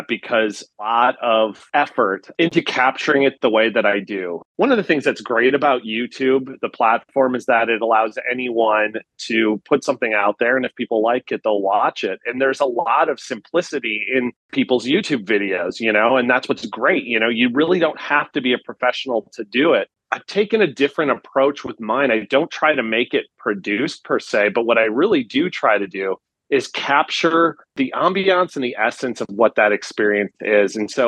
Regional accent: Minnesota, United States; Basically, I grew up here in Minnesota, and Minnesota has a lot of nature.

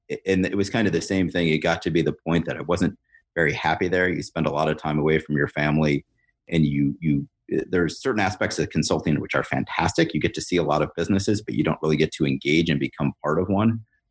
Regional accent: United States; And it was eye-opening as an American, because I also thought a lot of the things that just worked here in the U.S. don't work in Europe.

